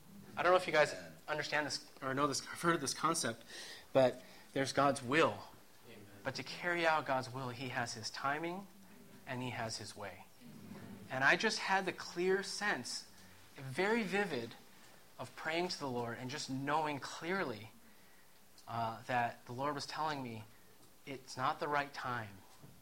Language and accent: English; Bellevue, Washington, United States; and I grew up in Bellevue, and she grew up in Seattle.